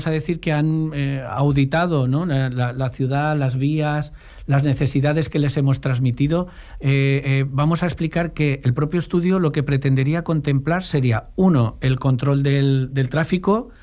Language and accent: Spanish; Jesús Pobre, Valencian Community, Spain; Por ejemplo, bueno, yo que vengo de Jesús Pobre